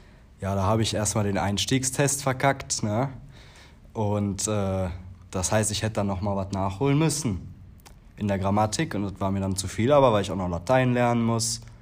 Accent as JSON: {"language": "German", "country": "Germany", "said": "Ich komme aus Deutschland, aber mein Vater ist Kolumbianer. Von daher hat er mir die spanische Sprache in die Wiege geleitet."}